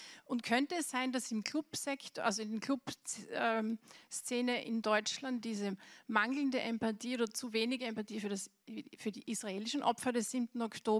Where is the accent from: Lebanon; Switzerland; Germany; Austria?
Austria; ich bin in Österreich zur Schule gegangen